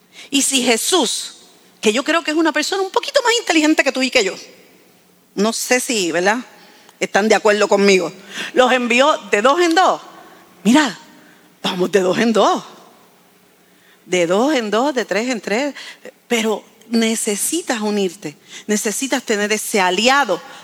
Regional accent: Bayamón, Puerto Rico; also born or lived in Arecibo / Camuy; yo soy de Arecibo. Yo nací en Arecibo, no soy de Arecibo porque yo, no, yo creo que estuve 3 días en Arecibo nada más. A lo que daban de alta. Y viví en Camuy, pero yo soy de Bayamón. Yo soy vaquera.

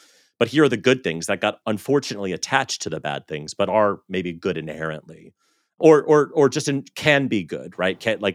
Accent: Southern United States, United States; So for some backstory, I grew up in the South, and the American South is varied, but in general, it's a very conservative culture.

